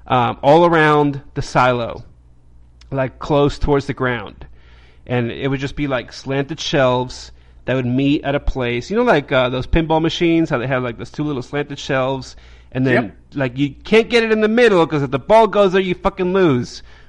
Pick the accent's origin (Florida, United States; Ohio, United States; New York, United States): New York, United States; When I grew up in New York, it was called N-word rigging.